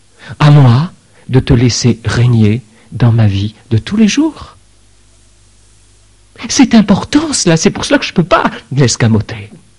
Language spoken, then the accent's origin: French; France; on se repose sur le matelas épais d'un multispire, on dirait chez nous en France